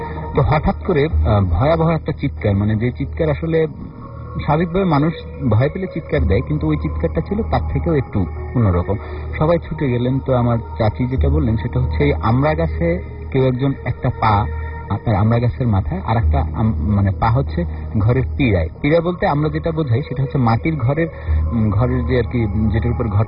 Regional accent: Bangladesh; আমার গ্রামের বাড়িটা মানে গ্রামটার নাম হচ্ছে বাংলাদেশের সর্বশ্রেষ্ঠ নাম ফুলঝুরি নাম, আমি অনেক প্রাউড ফিল করি যেটার নাম ফুলঝুরি। তো এটা হচ্ছে পিরোজপুর জেলার মঠবাড়িয়া থানার ফুলঝুরি গ্রাম।

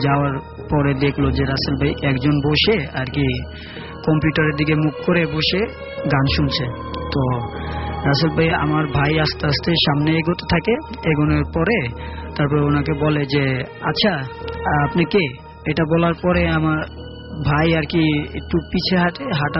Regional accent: Bhola, Barisal Division, Bangladesh; আমি ভোলা থেকে এসেছি।

